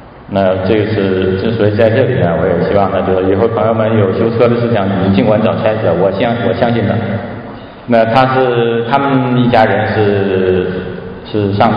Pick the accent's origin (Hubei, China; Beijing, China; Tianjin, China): Beijing, China; 就是说我从北京来也不是一个土豪